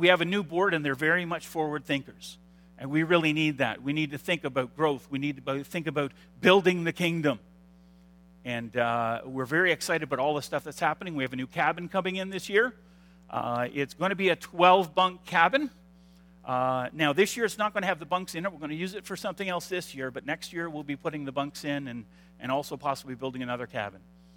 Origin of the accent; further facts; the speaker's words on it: Pembroke, Ontario, Canada; I grew up in Pembroke.